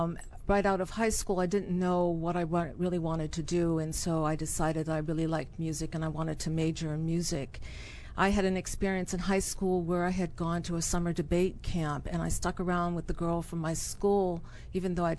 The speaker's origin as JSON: {"language": "English", "region": "New Hampshire", "country": "United States", "tie": "born or raised there"}